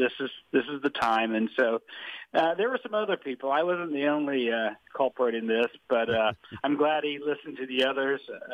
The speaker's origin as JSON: {"language": "English", "town": "Hays", "region": "Kansas", "country": "United States", "tie": "born or raised there", "said": "I grew up in Hayes listening"}